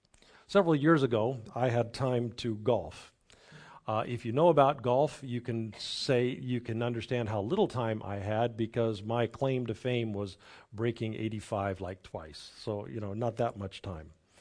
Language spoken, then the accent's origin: English; United States; But I also grew up as an American. And we Americans, we have a way about us.